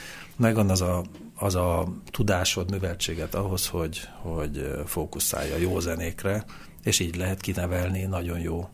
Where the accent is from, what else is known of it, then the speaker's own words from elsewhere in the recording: Székely Land, Romania; Én is székely vagyok egyébként.